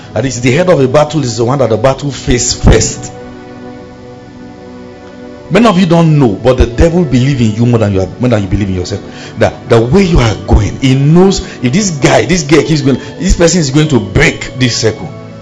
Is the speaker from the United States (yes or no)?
no; Kano, Nigeria; Growing up in Kano, there was a large evangelical team.